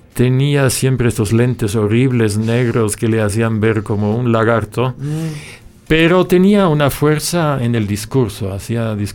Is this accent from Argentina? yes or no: no; Chile; moved away; Entonces yo salí de Chile ya a principios del 73 y estaba en Alemania